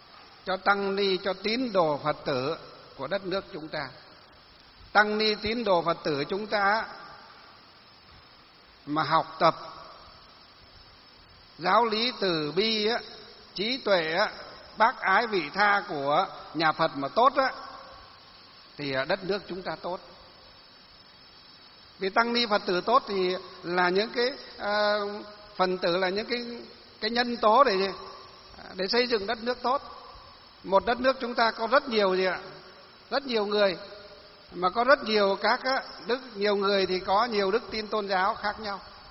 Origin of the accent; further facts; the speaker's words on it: Hòa Bình, Vietnam; Tôi tâm đắc với cái năm ngoái gặp cái bác bí thư tỉnh ủy tỉnh Hòa Bình ở trong quê của tôi